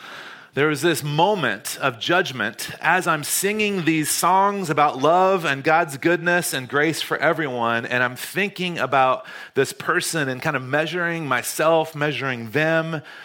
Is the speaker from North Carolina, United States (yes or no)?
yes; North Carolina, United States; I grew up in North Carolina, and this is a little bit judgy of me to say this